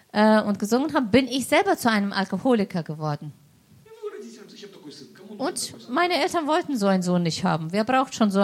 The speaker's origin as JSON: {"language": "German", "country": "Belarus", "said": "Ich bin aus Weißrussland und freue mich."}